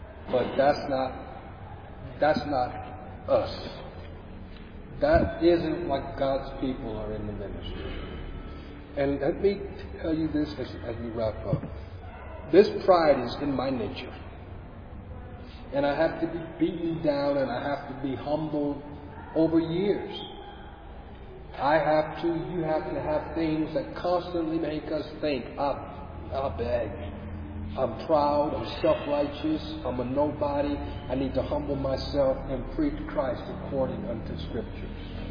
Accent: California, United States; In the USA, it isn't like that. If you're able to get a job anywhere. I'm from California.

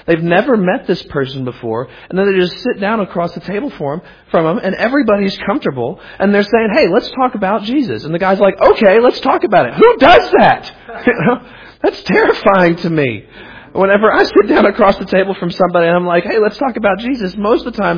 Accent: Louisiana, United States; I come from a culture that is very much that way. I'm from North Louisiana originally. Crazy religious.

